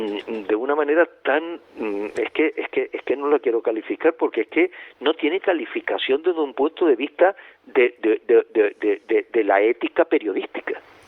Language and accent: Spanish; Canary Islands, Spain; Y nosotros como canarios lo que tenemos que es que trabajar todos juntos a favor de Canarias